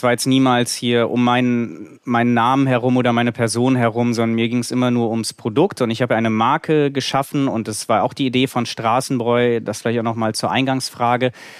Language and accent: German; Aachen, North Rhine-Westphalia, Germany; born there; Ja, ich bin geboren in Aachen. Wir haben ja in Aachen schon einen belgischen Einfluss